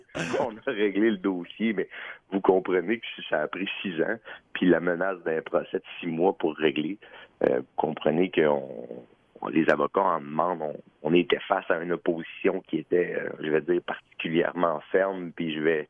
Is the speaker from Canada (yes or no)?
yes; Quebec City, Quebec, Canada; je viens de la région de Québec, j'ai toujours été ici